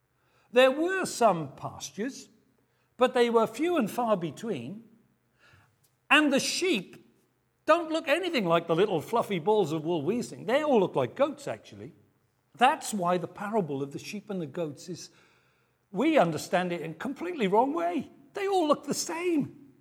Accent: Wales, United Kingdom; Romney Marsh sheep, they tell me it's the best lamb in the world, but I'm Welsh, and I know better.

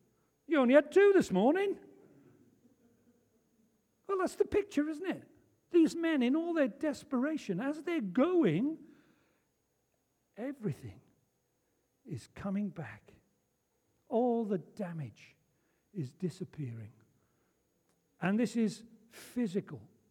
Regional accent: Wales, United Kingdom; I'm Welsh. We're tactile people.

